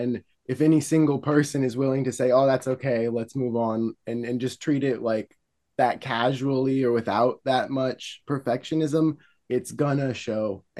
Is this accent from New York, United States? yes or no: no; Eugene, Oregon, United States; And we're from Eugene, Oregon, which is like, it's hippie central over here.